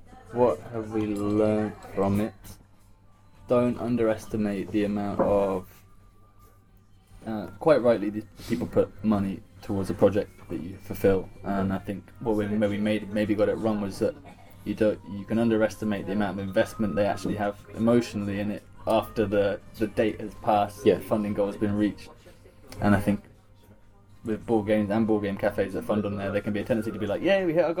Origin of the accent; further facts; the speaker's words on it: Cheltenham, South West England, United Kingdom; I grew up in Cheltenham, and I don't think it's right now. That's about 120,000 people.